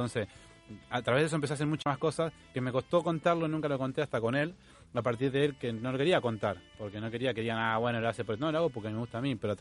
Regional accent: Argentina; lo primero que soy argentino, represento a todos los argentinos

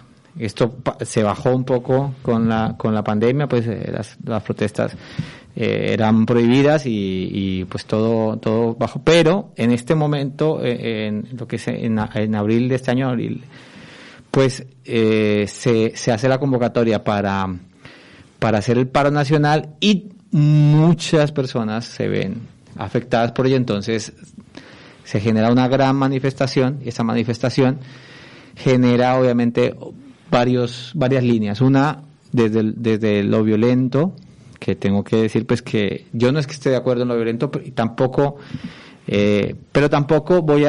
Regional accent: Cali, Valle del Cauca, Colombia; now in Spain; Aquí viví 12 años y soy colombiano de nacimiento, pero cántabro de adopción.

